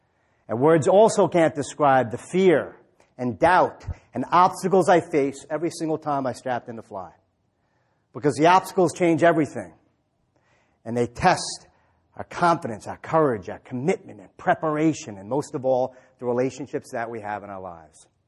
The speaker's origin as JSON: {"language": "English", "town": "Long Island", "region": "New York", "country": "United States", "lives_now": "Atlanta, United States", "said": "obviously from my accent, I'm not originally from there, right? I'm from Long Island, New York."}